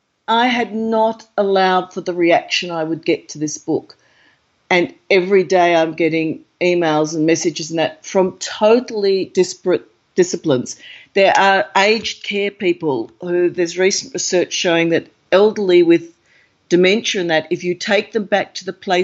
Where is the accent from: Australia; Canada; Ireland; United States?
Australia; because I'm Australian.